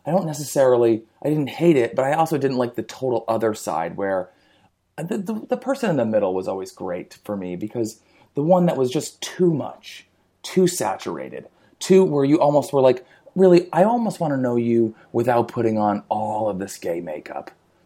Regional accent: New Jersey, United States; And I grew up in New Jersey in suburbia. It was like, I don't know, an hour and a half train ride into New York.

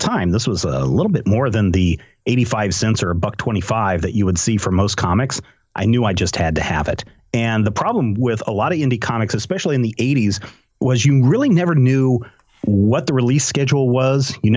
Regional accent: Topeka, Kansas, United States; And when I was a young warthog growing up in Topeka, Kansas, I would go to the local comic shop there.

